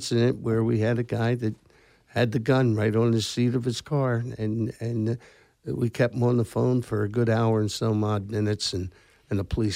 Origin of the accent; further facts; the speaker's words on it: Wildwood, New Jersey, United States; And we grew up in Wildwood.